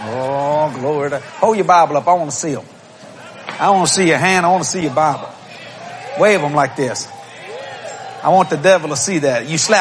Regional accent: New Orleans, Louisiana, United States; I mean, we're from New Orleans, Louisiana, years ago.

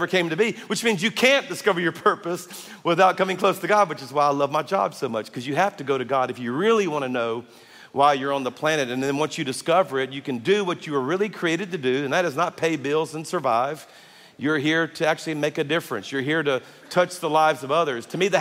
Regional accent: Louisiana, United States; now in Birmingham, United States; I'm a Cajun from South Louisiana, and I thought I just fell in love with Birmingham. I just wanted to move here

